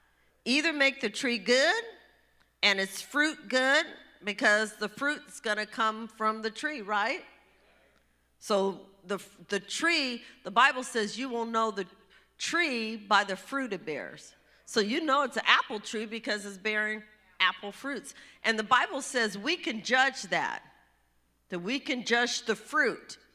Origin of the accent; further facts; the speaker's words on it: Richmond, California, United States; also born or lived in Washington; because I grew up basically in California. And then we moved to Washington, then we moved back to California, the Bay Area. It was pretty rough, the neighborhood that I lived in. So it was just outside of Berkeley. We had Berkeley, Oakland, and I lived in Richmond.